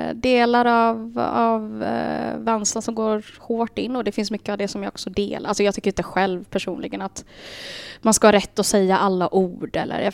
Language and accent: Swedish; Sweden; Anledningen till att jag gnäller på Sverige är för att jag är svensk.